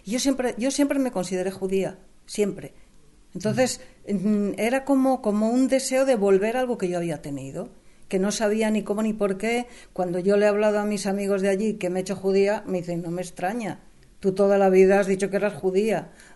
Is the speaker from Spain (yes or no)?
yes; Ponferrada, Castile and León, Spain; en Ponferrada, que es de donde yo soy, y que ahora hay una maravillosa ansia por recuperar, hubo muchos judíos. Yo precisamente viví en el barrio de los judíos.